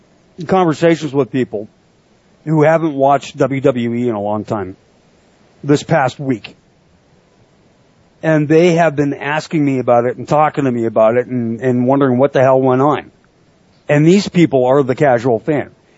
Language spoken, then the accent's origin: English; Canada; Jericho, Canadian, we're Canadian fans, that type of idea.